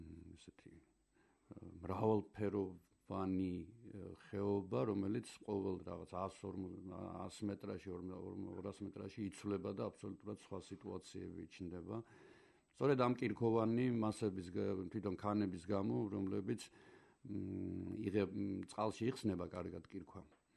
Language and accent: Georgian; Martvili, Samegrelo-Zemo Svaneti, Georgia; ხო, მეც მარტვილიდან ვარ, ოღონდ მარტვილის გვერდით პატარა სოფელია ბანძა